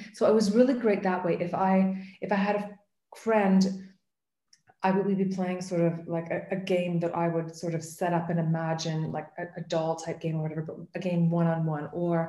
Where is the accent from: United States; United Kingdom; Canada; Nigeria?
Canada; Canada, we start when you're about five when you start school.